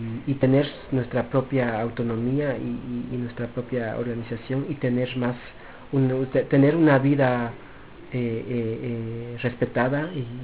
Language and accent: Spanish; Guatemala; Como jóvenes de Guatemala, realmente, como juventud de Guatemala, realmente nosotros estamos muy, muy satisfechos